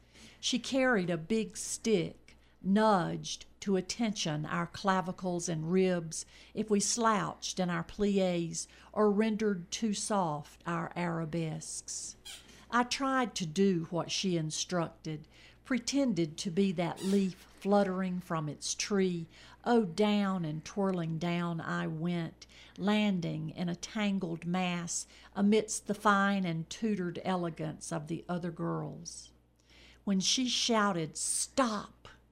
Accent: Lancaster, South Carolina, United States; Lancaster, South Carolina.

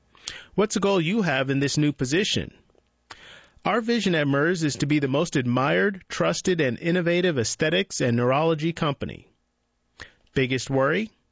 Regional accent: Durham, North Carolina, United States; I grew up in Durham and attended Northern Durham High School

